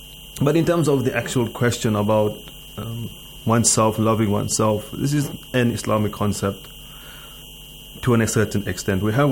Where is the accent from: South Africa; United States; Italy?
South Africa; I am from South Africa.